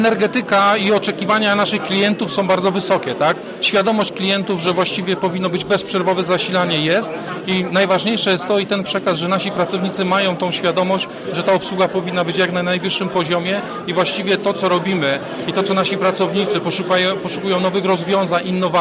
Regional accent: Opole, Opole Voivodeship, Poland; Jestem tutaj z Opola

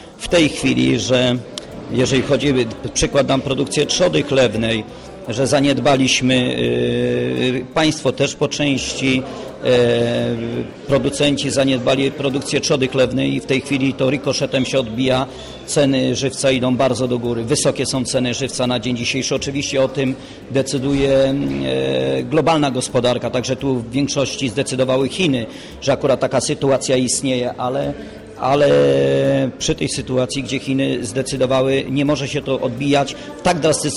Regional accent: Świerczów, Opole Voivodeship, Poland; Ja jestem spod Namysłowa, miejscowość Świerczów, rolnik, hodowca.

